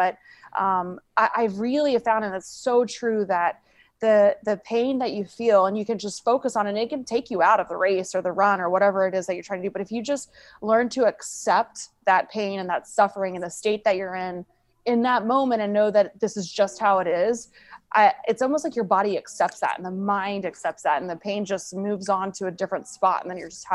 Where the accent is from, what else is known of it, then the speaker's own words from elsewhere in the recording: Tulsa, Oklahoma, United States; I rode my bicycle from Virginia Beach to Tulsa, Oklahoma, my hometown where I was from.